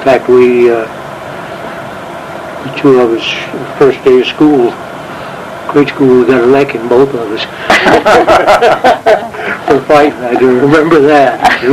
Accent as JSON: {"language": "English", "town": "Manhattan", "region": "Montana", "country": "United States", "tie": "born there", "said": "Yeah, I was born in Manhattan on a ranch. Northeast of Manhattan, Montana, October 5th, 1925, a couple days ago."}